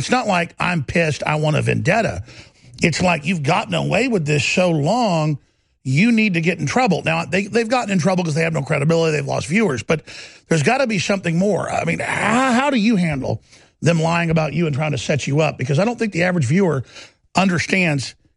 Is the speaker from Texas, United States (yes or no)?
yes; Dallas, Texas, United States; They spent 6 months where I grew up outside Dallas